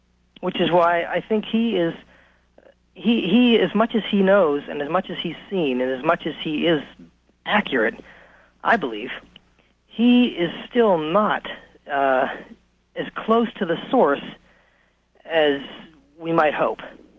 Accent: Pennsylvania, United States; Hey, Art. I'm from Pennsylvania.

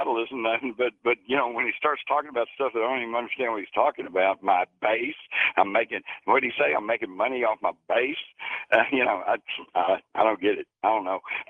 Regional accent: Texas, United States; But I got to tell you, as a Texan, as long as there's somebody out there with a gun, I'm going to have a gun.

